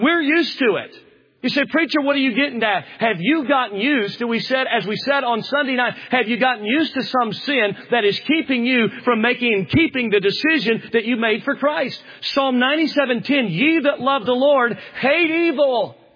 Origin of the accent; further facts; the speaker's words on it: Tampa, Florida, United States; I'm from Tampa, Florida, as I said, and Tampa, Florida is known for Tampa Bay.